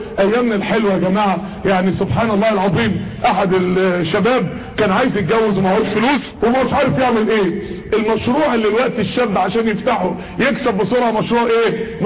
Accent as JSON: {"language": "Arabic", "town": "Mansoura", "region": "Dakahlia", "country": "Egypt", "said": "من منطقة عندنا في المنصورة اسمها جديلة"}